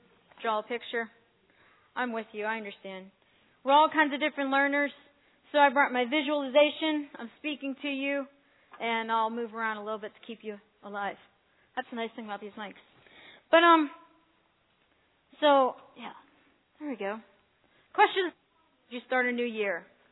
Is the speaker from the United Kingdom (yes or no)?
no; Ethiopia; now in United States; So September 11th, I always remember the importance of it here as an American, but it's also our New Year.